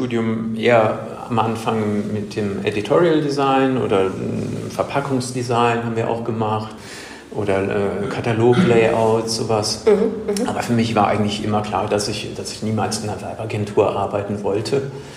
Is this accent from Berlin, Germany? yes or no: no; Cologne, North Rhine-Westphalia, Germany; im Prinzip bin ich auch auf dem Land groß geworden. Also das, am äußersten Randbezirk praktisch im Kölner Norden. Ein Dorf mit 5000 Einwohnern, also da bin ich halt groß geworden